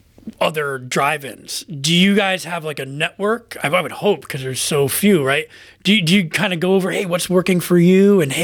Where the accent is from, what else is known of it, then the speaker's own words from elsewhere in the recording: Pennsylvania, United States; I grew up in Wayne County, and there was an old drive-in there in Honesdale when I was growing up.